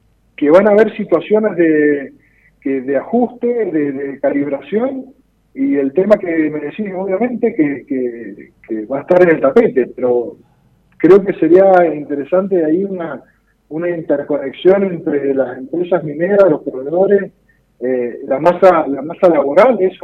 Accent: Barreal, San Juan, Argentina; Fuimos los primeros, para que tengan idea, en llegar a los Azules, porque somos de Barreal, por conocedores de la cordillera.

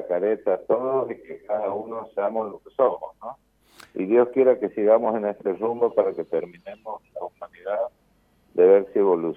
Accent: Argentina; ¿Y cuánto invertimos como argentinos en ese ministerio?

